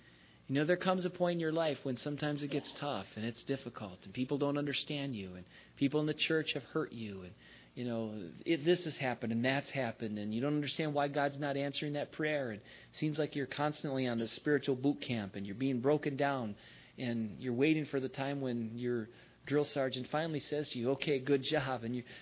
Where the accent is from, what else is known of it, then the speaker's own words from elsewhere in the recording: Michigan, United States; When I contact some of my old friends back in, you know, my home state, Michigan, to see where a lot of them are